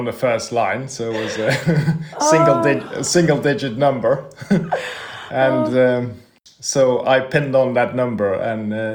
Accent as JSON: {"language": "English", "country": "Netherlands", "tie": "born or raised there", "said": "Yeah, that's correct. So I grew up in Holland"}